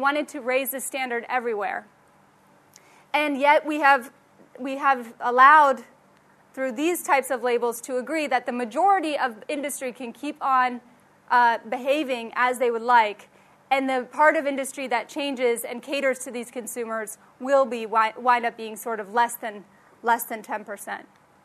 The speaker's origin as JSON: {"language": "English", "region": "Ohio", "country": "United States", "tie": "born or raised there", "said": "a judge in my home state of Ohio making this woman carry this sign"}